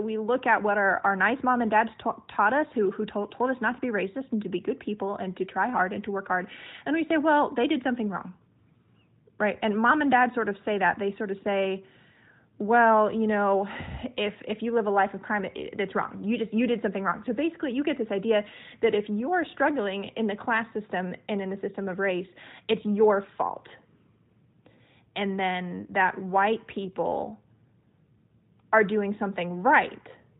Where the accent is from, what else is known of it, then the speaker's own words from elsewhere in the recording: the South, United States; I am a 29-year-old white woman. I grew up in the South, and I'm here to voice my truth.